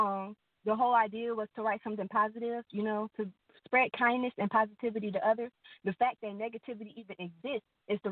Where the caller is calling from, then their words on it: Amite, Louisiana, United States; Amit, Louisiana.